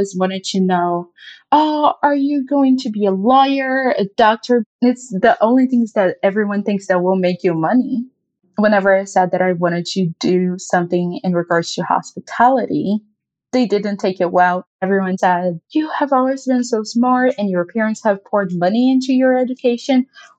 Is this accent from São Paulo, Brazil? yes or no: no; Rio de Janeiro, Brazil; English is a second language; I'm from Rio, so Indiana was the smallest place that I had lived in.